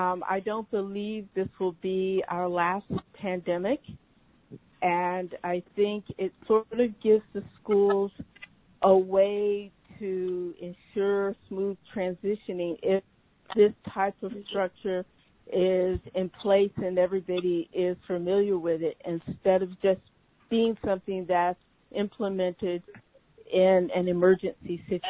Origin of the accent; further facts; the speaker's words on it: San Diego, California, United States; from San Diego.